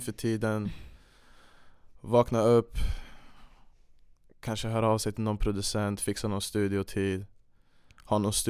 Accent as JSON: {"language": "Swedish", "town": "Uppsala", "region": "Uppsala County", "country": "Sweden", "tie": "born or raised there", "said": "jag kom ju från Uppsala från början och sen lämnade min hemmastad"}